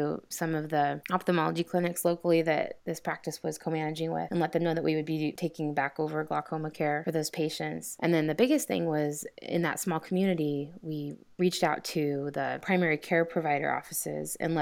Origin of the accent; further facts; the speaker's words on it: Redmond, Oregon, United States; Well, I grew up in Redmond, Oregon, and my practice is just 30 minutes north of here in a little town called Madras.